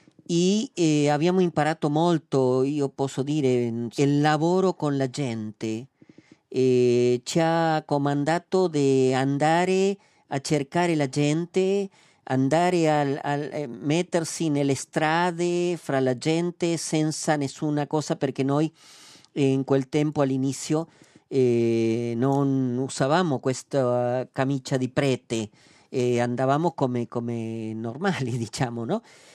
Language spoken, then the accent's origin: Italian; Argentina; Italian is a second language; Io sono argentino